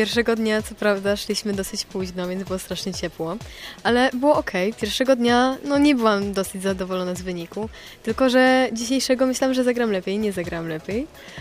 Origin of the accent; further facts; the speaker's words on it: Poznań, Greater Poland Voivodeship, Poland; z Poznania, z Kalinowych Pól jako klub.